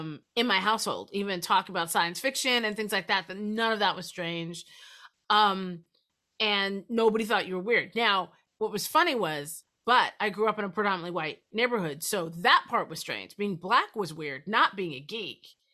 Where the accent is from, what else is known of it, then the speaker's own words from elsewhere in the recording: New Jersey, United States; I grew up in Jersey, but it wasn't like we were near a comic book shop.